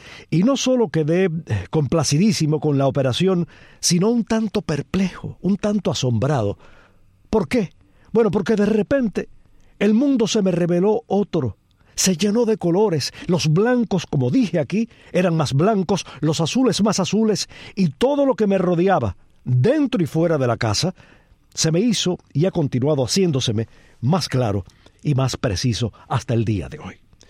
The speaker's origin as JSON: {"language": "Spanish", "country": "Cuba", "said": "como buen cubano"}